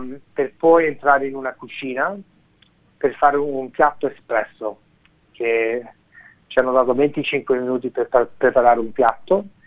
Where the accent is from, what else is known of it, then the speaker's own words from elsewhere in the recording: Abruzzo, Italy; lei è abruzzese, io sono abruzzese, allora la finale era una finale abruzzese